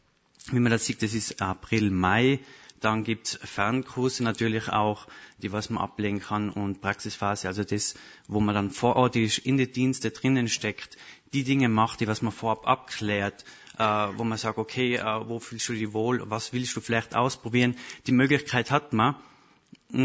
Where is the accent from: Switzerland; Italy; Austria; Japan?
Austria; now in Germany; Wie ihr hört, ich komme aus Österreich.